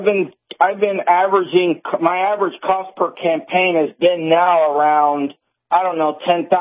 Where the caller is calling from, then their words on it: Orlando, Florida, United States; I'm calling from the Orlando, Florida area.